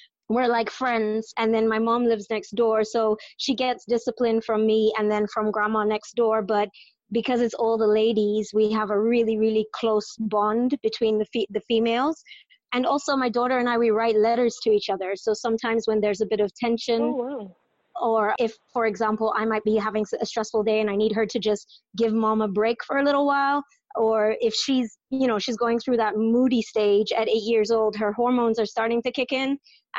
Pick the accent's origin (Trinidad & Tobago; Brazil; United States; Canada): Trinidad & Tobago; I'm from Trinidad, but I didn't actually grow up here. So I've been back home for a decade now